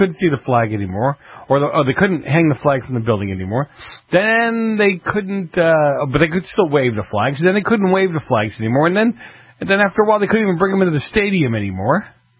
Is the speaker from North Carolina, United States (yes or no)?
no; New York, United States; Remember, I'm a Yankee from New York, so I don't have a dog in the fight.